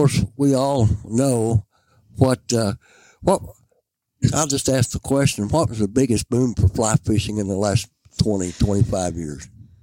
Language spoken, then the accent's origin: English; Missouri, United States; I come from Mississippi County, Missouri, down the Boot Hill, part of the Old South.